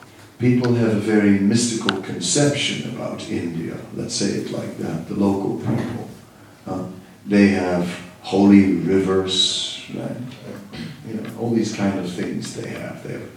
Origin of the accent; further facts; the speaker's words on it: Netherlands; it puzzled me because I'm from the Netherlands and, you know, it's one of those countries where you got so many cows.